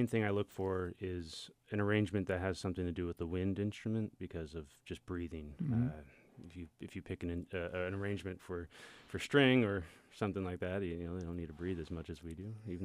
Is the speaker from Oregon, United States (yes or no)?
yes; Portland, Oregon, United States; In Portland, Oregon.